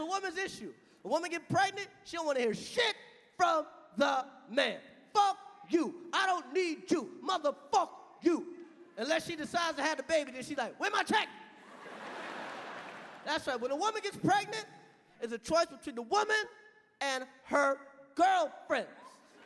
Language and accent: English; Brooklyn, New York, United States; I ain't scared of Al-Qaeda. I'm from Brooklyn.